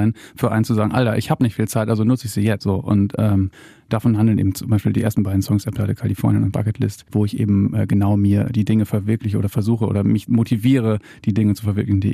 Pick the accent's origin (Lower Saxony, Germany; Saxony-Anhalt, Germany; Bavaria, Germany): Lower Saxony, Germany; Leer; Wir kommen beide aus Leer in Ostfriesland.